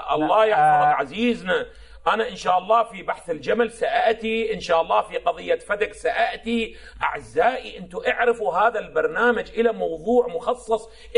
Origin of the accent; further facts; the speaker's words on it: Iraq; عندنا في العراق